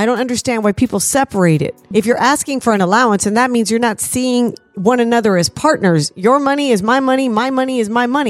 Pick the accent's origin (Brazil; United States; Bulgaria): United States; the South; I'm from the South. We call it old-timers.